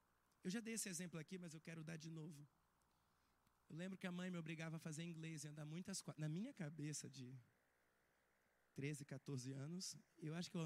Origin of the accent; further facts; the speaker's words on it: Brazil; Por que que eu tenho que aprender inglês? Eu sou brasileiro.